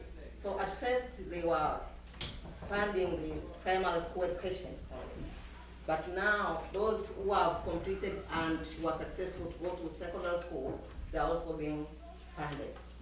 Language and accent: English; Tanzania; from Tanzania.